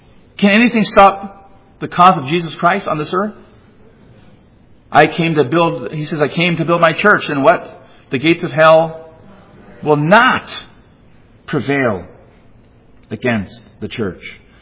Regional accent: California, United States; What better place to preach than in hell? And I'm a Californian.

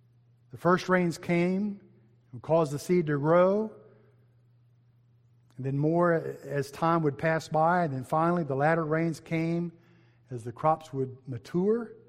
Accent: Arizona, United States; I remember when growing up in Arizona in the desert that water was still down there in the ground.

